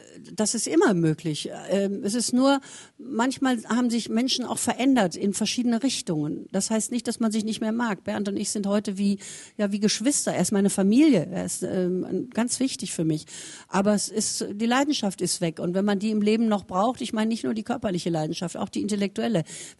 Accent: Essen, North Rhine-Westphalia, Germany; in diesem Ruhrpott-Slang, ich bin ja in Essen aufgewachsen

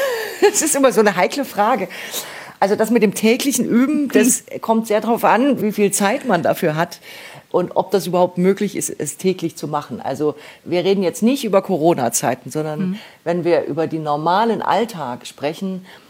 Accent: Cottbus, Brandenburg, Germany; Also ich bin wirklich in Cottbus aufgewachsen.

